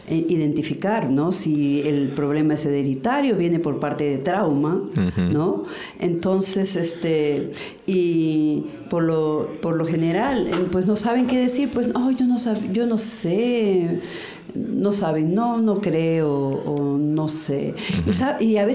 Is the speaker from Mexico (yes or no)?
no; Peru; Yo soy originaria de Perú.